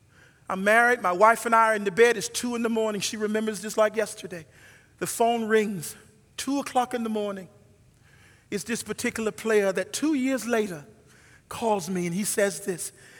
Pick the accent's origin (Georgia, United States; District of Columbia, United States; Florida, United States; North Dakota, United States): Georgia, United States; Atlanta; right here in Atlanta, my home state